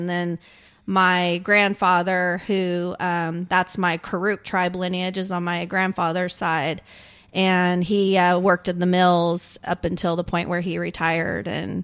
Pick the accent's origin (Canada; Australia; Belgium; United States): United States; Happy Camp, California; So I grew up in a very small community, Happy Camp, California, which is located up in the very rural mountains of Siskiyou County.